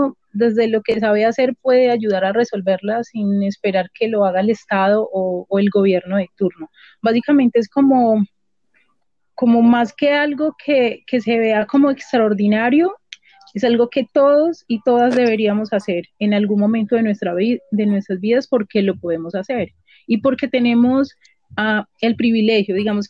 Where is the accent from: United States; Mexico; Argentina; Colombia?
Colombia; Pereira, Risaralda; yo soy una pereirana de la montaña, hija de un biólogo del Pacífico y de una diseñadora de modas de Cartagena de Indias.